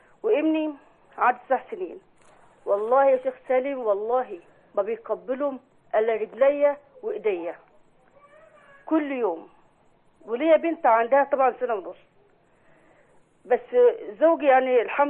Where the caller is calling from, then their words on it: Damietta, Damietta Governorate, Egypt; من دمياط.